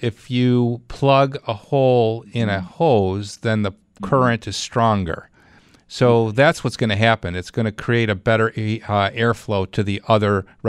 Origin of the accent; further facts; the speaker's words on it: Clarence, New York, United States; Let's go to Clarence. That's my hometown.